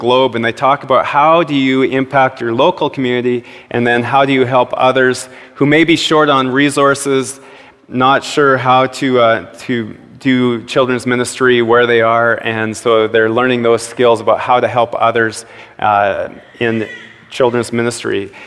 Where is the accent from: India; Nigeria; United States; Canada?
Canada; wow, yes, I am Canadian.